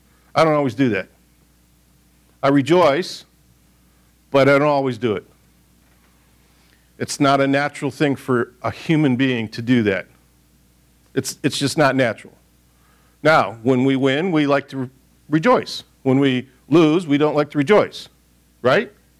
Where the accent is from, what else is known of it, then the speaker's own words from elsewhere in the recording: Michigan, United States; I grew up in Michigan, a lot of lakes, a lot of big lakes.